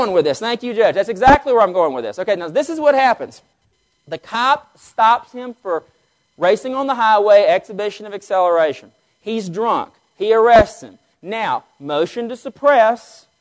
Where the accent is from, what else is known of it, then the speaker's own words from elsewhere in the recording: Vernon, Texas, United States; I'm from Vernon, Texas.